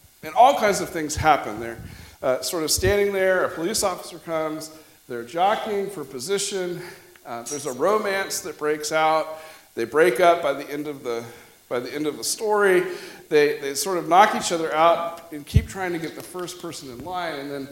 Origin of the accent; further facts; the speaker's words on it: Kansas, United States; Well, you know, where are you boys from? Well, we're from Kansas.